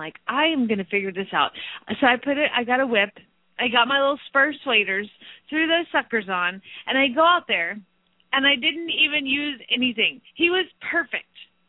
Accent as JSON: {"language": "English", "town": "Phoenix", "region": "Arizona", "country": "United States", "said": "from Phoenix, Arizona"}